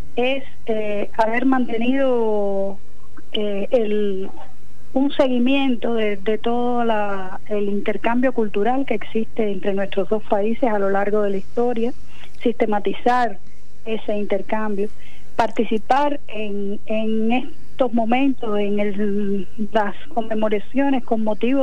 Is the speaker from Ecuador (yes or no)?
no; Camagüey, Cuba; now in Argentina; nací en Cuba, en Camagüey. Estudié en Cuba todo el tiempo. Una parte posteriormente la hice en la antigua Unión Soviética y el resto de mi preparación todo ha sido en Cuba.